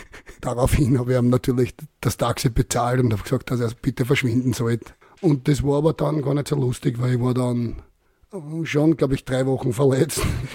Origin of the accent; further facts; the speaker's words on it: Vienna, Austria; Ich habe angefangen zum Fußballspielen bei Wienerberg. Sind wir dann umgezogen vom 12. Bezirk in den 3.